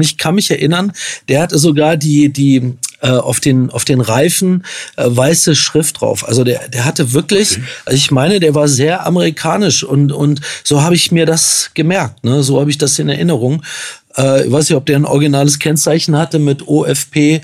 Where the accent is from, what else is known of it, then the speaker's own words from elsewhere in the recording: Wolfsburg, Lower Saxony, Germany; Ich bin nicht geboren in Wolfsburg, aber dort aufgewachsen.